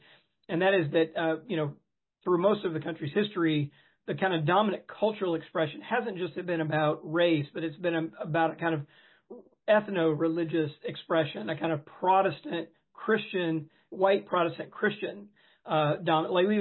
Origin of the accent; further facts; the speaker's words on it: Jackson, Mississippi, United States; These are the group from which I come. I grew up Southern Baptist in Jackson, Mississippi. You know, my family is Baptist back 200 years into Middle Georgia.